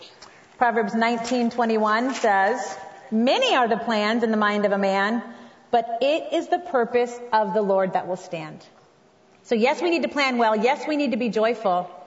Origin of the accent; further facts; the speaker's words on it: California, United States; When I grew up in California, I went to Wheaton College. My roommate and we were both from California.